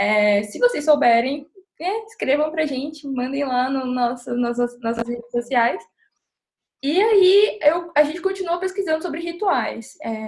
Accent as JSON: {"language": "Portuguese", "region": "Pará", "country": "Brazil", "said": "eu sou paraense. E existe a cultura marajoara no Pará. É uma cultura indígena"}